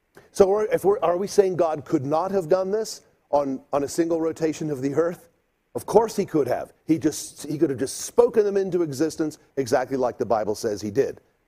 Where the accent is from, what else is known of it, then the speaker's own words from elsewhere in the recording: South Africa; When I was growing up in South Africa